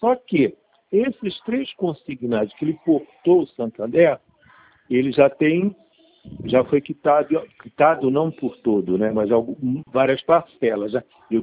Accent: Nova Friburgo, Rio de Janeiro, Brazil; Eu sou da cidade aqui, de Nova Friburgo, Rio de Janeiro.

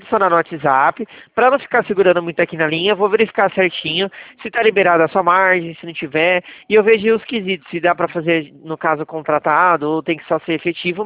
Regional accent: São Paulo, Brazil; eu sou do estado de São Paulo

